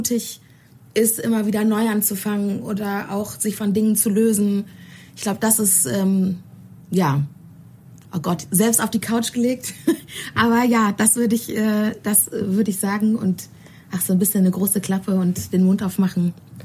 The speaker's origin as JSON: {"language": "German", "town": "Bonn", "region": "North Rhine-Westphalia", "country": "Germany", "said": "Also, ich komme aus dem Rheinland, ich komme aus Bonn und ich habe mir aufgeschrieben, Akademikerhaushalt, zwei Geschwister."}